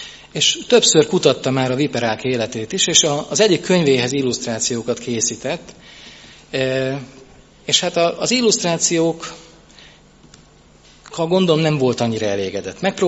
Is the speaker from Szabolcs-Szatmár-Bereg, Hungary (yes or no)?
yes; Lónya, Szabolcs-Szatmár-Bereg, Hungary; megint egy kicsit hazaugrok Lónyára, ahol az én szülőföldem van. Ez ott van fent az ukrán határ mellett